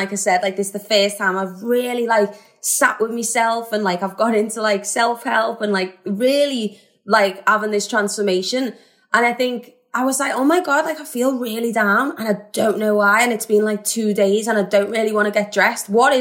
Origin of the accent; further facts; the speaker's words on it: Liverpool, North West England, United Kingdom; I'm a Scouser at heart, very family orientated.